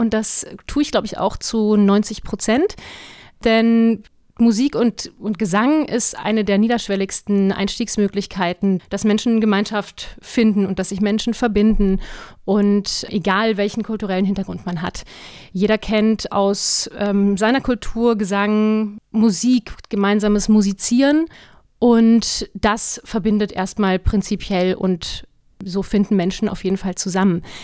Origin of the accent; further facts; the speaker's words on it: Bavaria, Germany; now in Hanover, Germany; Ich komme ursprünglich aus Bayern, bin seit 9 Jahren jetzt circa in Hannover